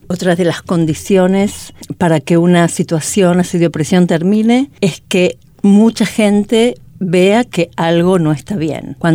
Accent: Argentina; now in Israel; Yo soy argentina, estoy en Israel hace 40 años.

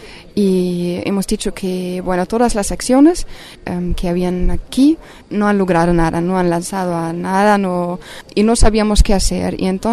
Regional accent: Germany; yo soy de Alemania, pero estoy aquí con un grupo de jóvenes de Alemania

